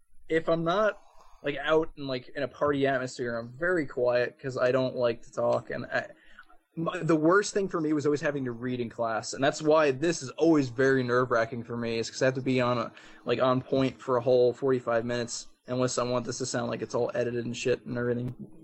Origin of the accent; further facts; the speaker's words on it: New Jersey, United States; accent: Jersey; it's not because of my Jersey accent